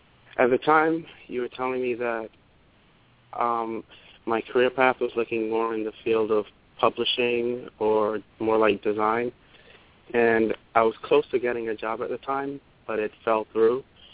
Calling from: New Jersey, United States; calling from New Jersey.

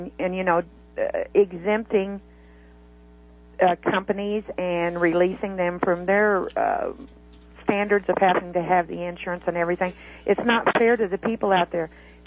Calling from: Rolla, Missouri, United States; from Rolla.

